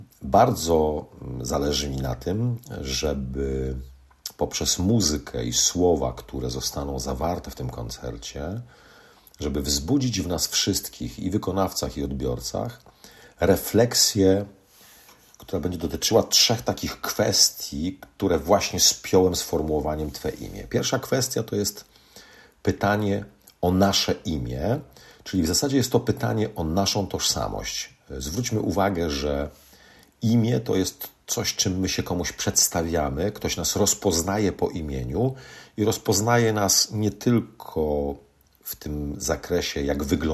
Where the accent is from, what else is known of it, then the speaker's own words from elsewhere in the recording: West Pomeranian Voivodeship, Poland; ja pochodzę z Pomorza Zachodniego, ale od wielu lat nie mieszkam na Pomorzu Zachodnim. Spoglądam na te ziemię z perspektywy Małopolski, z perspektywy Galicji.